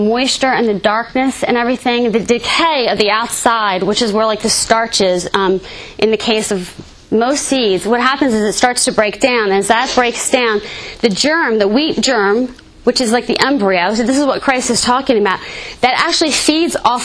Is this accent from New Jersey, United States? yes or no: yes; New Jersey, United States; I'm from New Jersey. I went to the high school in the 80s.